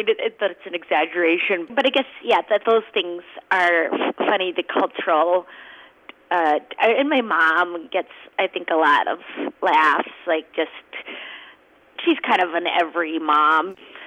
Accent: Duluth, Minnesota, United States; And then, my husband and I went to my hometown, and we visit Duluth every 3 months or something.

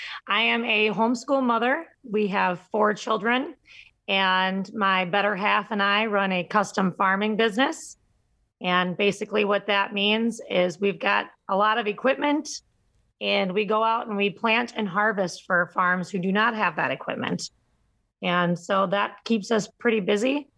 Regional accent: United States; I, as a American, have a responsibility.

